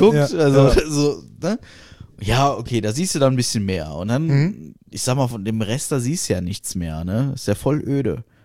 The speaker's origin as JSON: {"language": "German", "country": "Russia", "said": "So wie man das bei uns in Russland macht, und danach ist alles cool."}